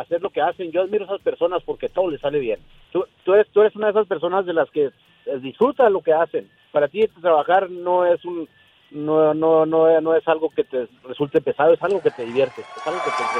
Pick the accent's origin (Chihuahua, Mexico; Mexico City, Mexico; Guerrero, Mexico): Chihuahua, Mexico; De Chihuahua.